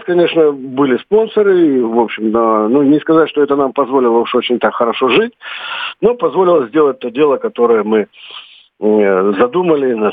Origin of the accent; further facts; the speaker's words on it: Moscow, Russia; Ну, вот мы, как бы, москвичи, хотя уходили из Петербурга.